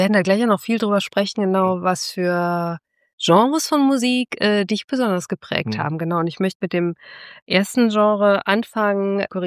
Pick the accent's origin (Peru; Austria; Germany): Germany; Ja, als Deutsche essen wir so gerne Kartoffeln, dass sie sogar unser Spitzname geworden sind.